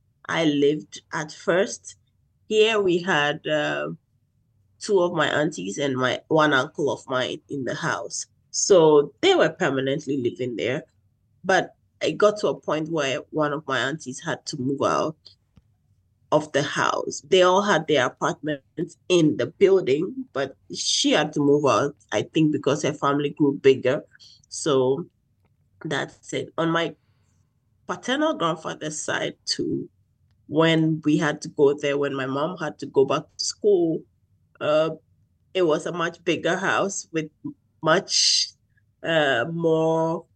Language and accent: English; Ghana; English is a second language; I did not live in a nuclear family growing up. In my culture, we have a lot of family members living together in the same house, so I grew up with a lot of cousins